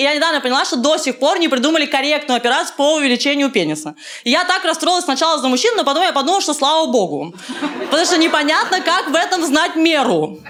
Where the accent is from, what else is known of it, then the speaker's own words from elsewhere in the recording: Moscow, Russia; я москвичка, я всю жизнь живу в Москве. Я люблю свой город, реально. Я всю жизнь хожу по Москве